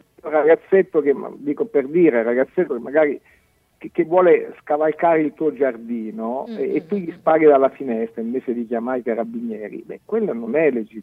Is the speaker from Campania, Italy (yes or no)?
no; Umbria, Italy; io vengo dall'Umbria